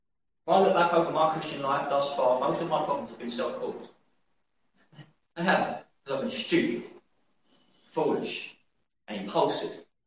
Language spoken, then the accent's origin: English; United Kingdom; Now, as British people, very good at when you're having dinner or something